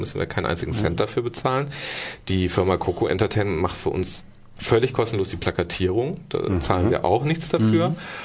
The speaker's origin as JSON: {"language": "German", "region": "Baden-Württemberg", "country": "Germany", "tie": "born or raised there", "said": "Ich bin ja hier aufgewachsen in der Gegend, was man mir nicht unbedingt anhört, aber ist so."}